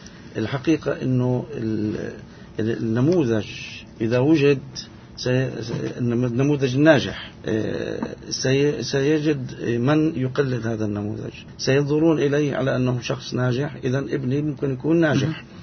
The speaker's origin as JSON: {"language": "Arabic", "country": "Palestine", "said": "حتى يعني يتمنى يكون عندنا في فلسطين إن شاء الله تعالى صالات مغلقة"}